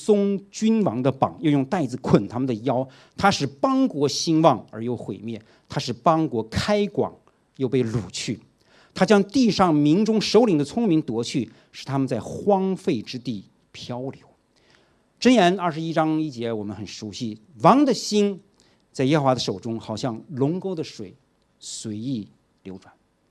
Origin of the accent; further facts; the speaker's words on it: China; 如果有时候我们中国人的话讲，看到一些壮观的景象，我们会说鬼斧神工